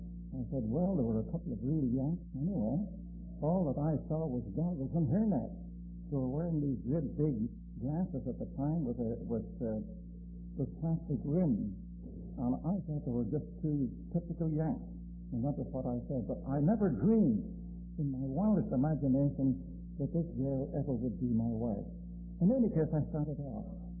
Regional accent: Belfast, Northern Ireland, United Kingdom; and I came from Belfast, Ireland, I never dreamed in my wildest imagination that girl ever would claim to be my wife

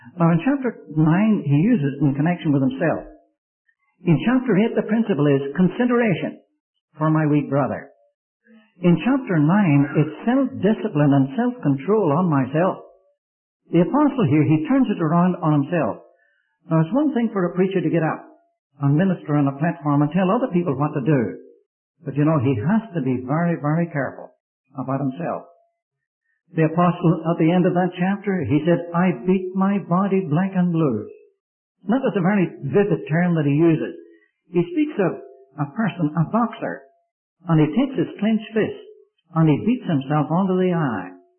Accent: Ireland; I come from Ireland, and some things that I do in this country, I wouldn't think of doing over there.

